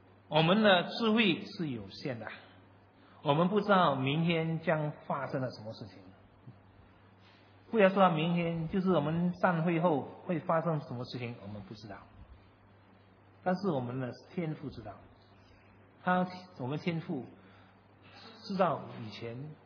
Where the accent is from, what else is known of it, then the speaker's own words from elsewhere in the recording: Singapore; 我们新加坡人这样，东家不打打西家没事啊